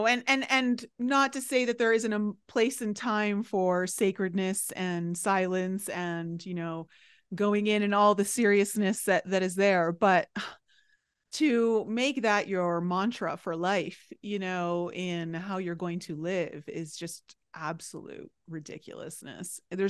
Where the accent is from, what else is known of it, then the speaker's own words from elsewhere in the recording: Canada; because, I'm from Canada, I'm French, but I can kind of understand, right?